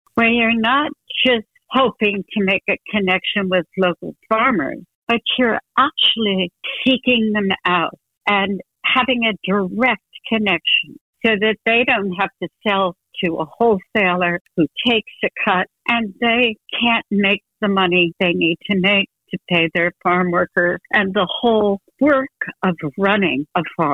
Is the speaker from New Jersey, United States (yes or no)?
yes; New Jersey, United States; Because when I grew up in New Jersey in the 50s.